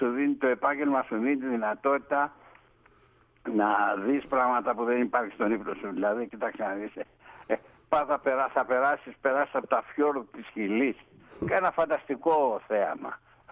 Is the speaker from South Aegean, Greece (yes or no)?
yes; Ermoupoli, South Aegean, Greece; γεννήθηκα και μεγάλωσα στην Ερμούπολη, στη Σύρο.